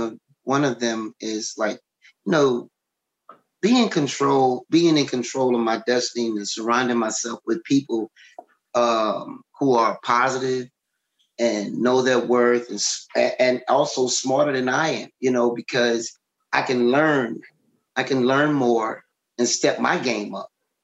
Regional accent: New Orleans, Louisiana, United States; growing up in New Orleans, we all speak different.

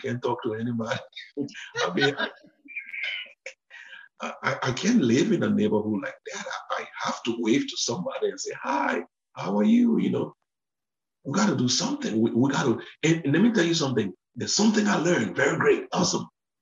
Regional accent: Liberia; now in Croydon, United States; Originally from Liberia in West Africa.

